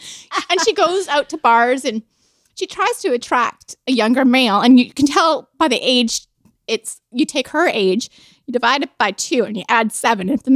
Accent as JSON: {"language": "English", "country": "Canada", "said": "See, we know. Yeah. We're Canadian."}